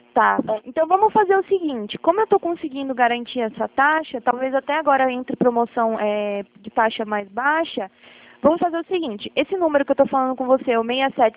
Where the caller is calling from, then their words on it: Atibaia, São Paulo, Brazil; Ah, eu estou falando de Atibaia, a gente fica aqui no interior de São Paulo, mas a gente trabalha o Brasil inteiro, tá?